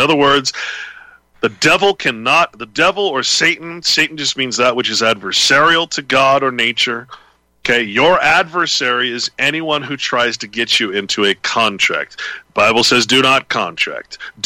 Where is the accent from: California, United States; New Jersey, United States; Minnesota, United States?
California, United States; born there; I was born in California